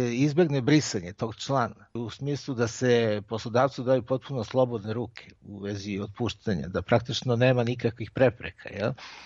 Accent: Serbia; kakav je u Italiji na delu, kao i kod nas u Srbiji, ima zaista žestokih egzistencijalnih problema.

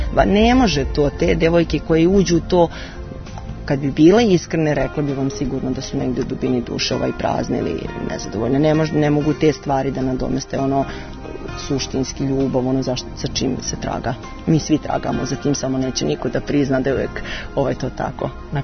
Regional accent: Čelarevo, Vojvodina, Serbia; also born or lived in Belgrade, Serbia; Ja sam se iz Beograda vratila u malu sredinu, ja sam se vratila svojom odlukom, on se vratio zbog bolesti oca. Ali, ja ne znam, znači, mi živimo, na primjer, na 30 km od Novog Sada

